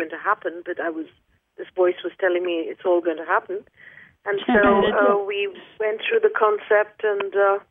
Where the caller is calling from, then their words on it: Sweden; I'm ringing you from Sweden, where the weather is wonderful.